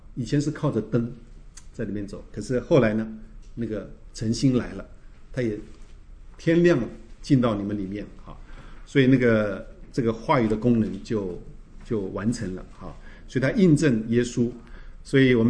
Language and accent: Chinese; China; 我们中国人有没有相信有神？